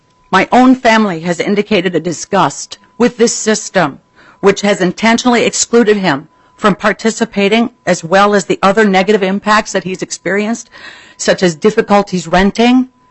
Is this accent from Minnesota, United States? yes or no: yes; Red Wing, Minnesota, United States; I grew up in a rural community and have lived in Red Wing for more than 2 decades.